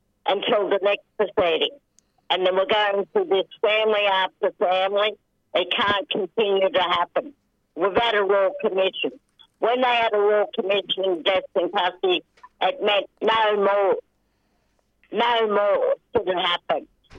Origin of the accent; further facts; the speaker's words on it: New South Wales, Australia; I'm from the Kamilaroi Nation, northwest of New South Wales.